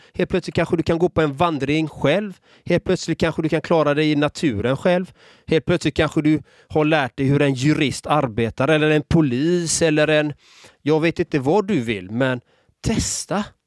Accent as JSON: {"language": "Swedish", "town": "Gothenburg", "region": "Västra Götaland County", "country": "Sweden", "tie": "born or raised there", "said": "Själv är jag uppvuxen i en förort i Göteborg."}